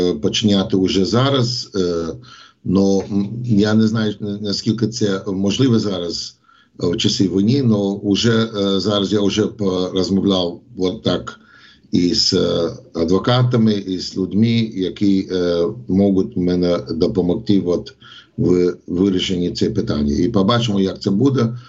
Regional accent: United States; Ukrainian is a second language; now in Ukraine; я американський хлопець, я і виріс в Америці, працюю вже в Україні і живу 32 роки, але все одно я американець.

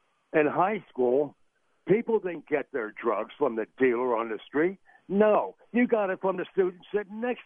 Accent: Miami, Florida, United States; First of all, I'm from Miami, and I was in the nightclub business in the 70s and 80s.

